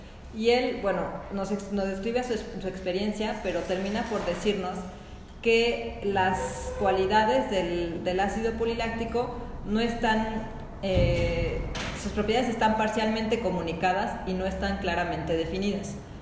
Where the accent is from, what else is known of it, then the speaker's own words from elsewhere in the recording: Uruapan, Michoacán, Mexico; porque yo soy de Uruapan